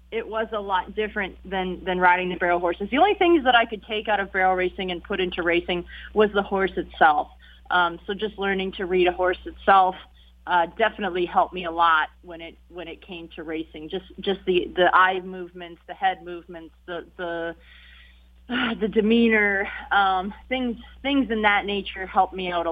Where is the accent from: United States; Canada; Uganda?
Canada; in Canada, where I was from, I was 4 hours from Woodbine, so, you know, I didn't have a lot of, I guess, Woodbine wasn't a big thing where I was at. It was 4 hours away.